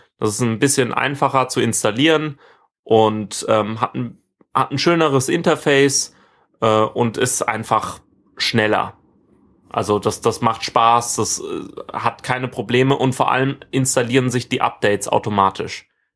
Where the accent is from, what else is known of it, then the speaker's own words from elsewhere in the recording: Rhineland-Palatinate, Germany; dass es jetzt Freifunk Weinstraße gibt in meiner Heimat